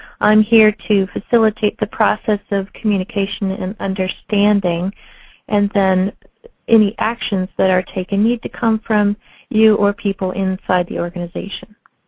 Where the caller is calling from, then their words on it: Atlanta, Georgia, United States; I'm calling from Atlanta.